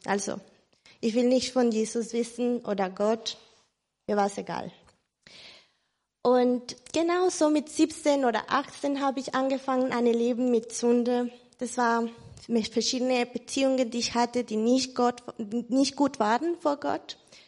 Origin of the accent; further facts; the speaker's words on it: Colombia; Ich komme aus Kolumbien.